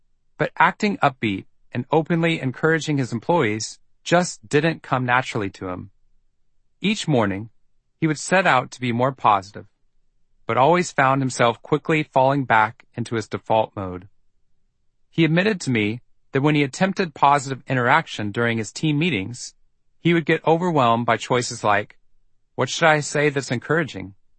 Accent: Waco, Texas, United States; I was coming to the tail end of my 90 hours of volunteer firefighting training in my hometown of Waco, Texas.

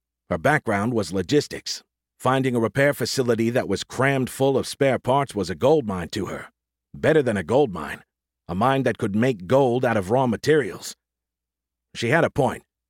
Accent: United States; Yes, as an American, I did not like learning that our victory in the Revolutionary War was not entirely due to the courage of the Minutemen

